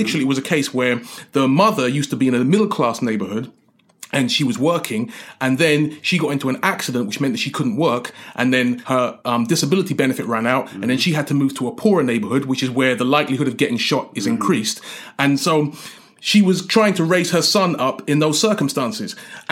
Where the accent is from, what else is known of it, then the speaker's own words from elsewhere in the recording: London, United Kingdom; once they realised I was from London, they kept on knocking on my door.